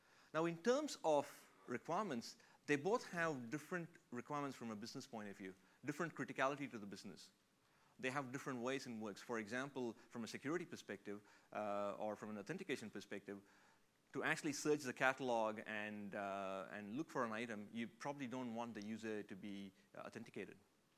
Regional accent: India; I'm basically from India, and you know, like most Indians

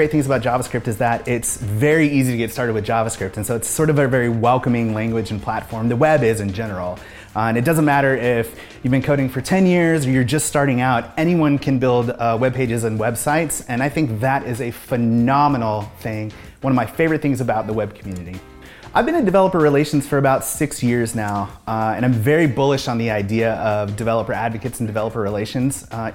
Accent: Nashville, Tennessee, United States; I am a developer advocate. I'm from Nashville, Tennessee.

